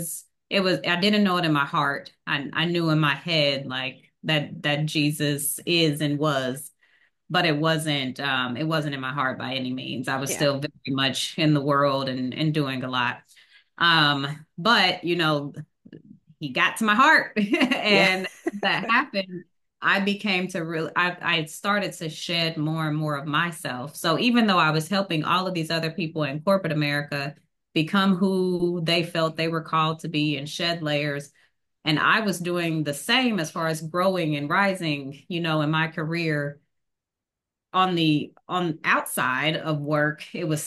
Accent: Cincinnati, Ohio, United States; also born or lived in Auburn, Alabama; So I am a Cincinnatian, born and raised in Cincinnati. I went away for college in years ago, but it was at Auburn University in Alabama. So sometimes you'll hear a little twang in my voice because it just has not left me.

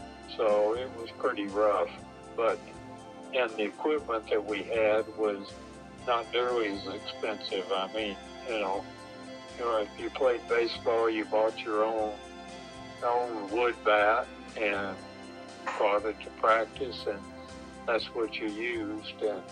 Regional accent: San Antonio, Texas, United States; also born or lived in Florida; Well, my family moved several times while I was young, but I spent the first years till I was in the sixth grade in Florida, and then they moved to Texas, and I went to junior high and high school in San Antonio, Texas.

